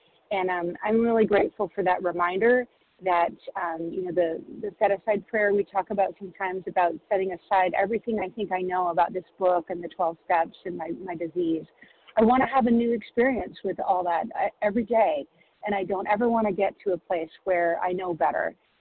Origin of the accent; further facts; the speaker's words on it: Washington, United States; I'm from Washington State.